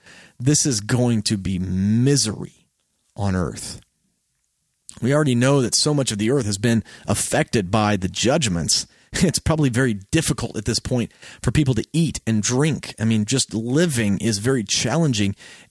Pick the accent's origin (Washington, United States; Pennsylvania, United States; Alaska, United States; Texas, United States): Texas, United States; You know, I'm from Texas, and I can totally see that happening.